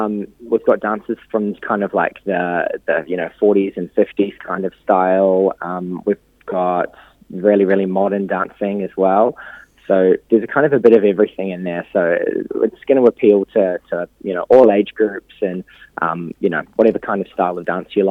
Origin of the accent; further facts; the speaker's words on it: Auckland, New Zealand; now in Sydney, Australia; No, I'm originally from Auckland, actually.